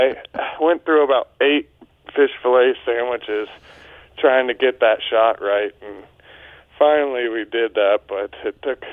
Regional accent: Texas, United States; also born or lived in Sioux Falls; now in Pollock, United States; I grew up in Texas, but I was born in Sioux Falls and been living in Pollock for a couple of years now.

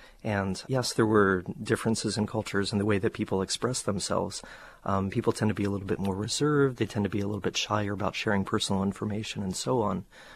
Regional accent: Ohio, United States; So when I was 15, I grew up in Ohio. I really hadn't been too much outside of the Midwest.

